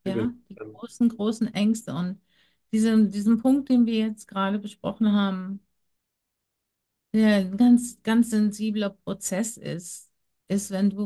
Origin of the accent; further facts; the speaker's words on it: Germany; Ich bin auch im Wald groß geworden, in Deutschland ja groß geworden.